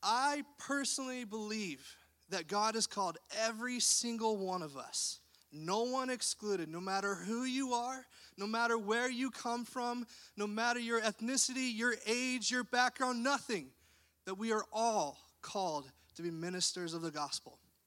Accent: Oregon, United States; now in Fort Worth, United States; We're originally from Oregon. We've been in Texas for the last, almost 3 years now? 3 years? Yeah. We got to pastor up in Fort Worth

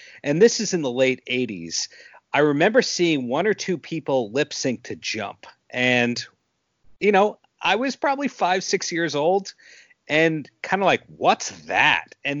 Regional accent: Long Island, New York, United States; When growing up on Long Island, New York, you're also a Long Islander by nature.

